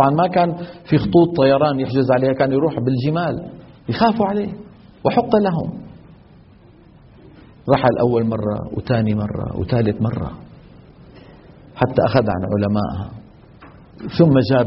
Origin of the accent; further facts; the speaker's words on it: Syria; في مثل عندنا بالشام بيقولوا شو لم الشامي على المغربي